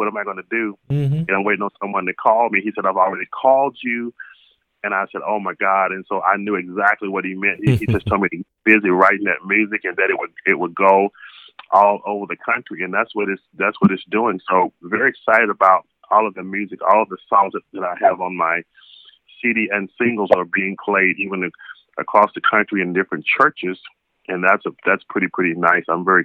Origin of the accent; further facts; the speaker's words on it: Tyler, Texas, United States; Started playing for my church choir when I was actually 7 years old in my hometown of Tyler, Texas.